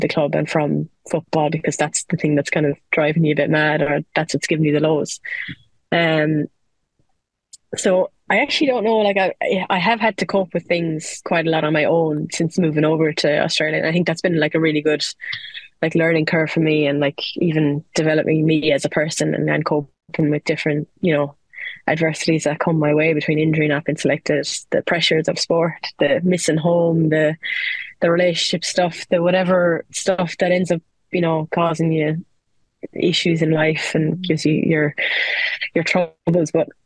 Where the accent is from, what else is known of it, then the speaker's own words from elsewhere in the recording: Ireland; being an Irish player